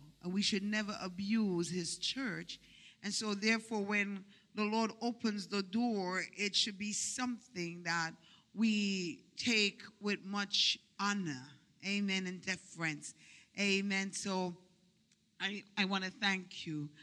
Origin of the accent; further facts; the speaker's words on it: Jamaica; now in New York, United States; I live in New York, but I don't know if my accent betrays me, but I'm originally from Jamaica. It's one of those twisted accents.